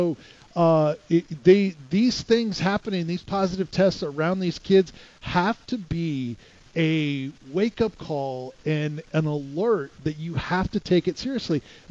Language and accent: English; Florida, United States; And I came from Florida, where it's seeming like the divide is greater.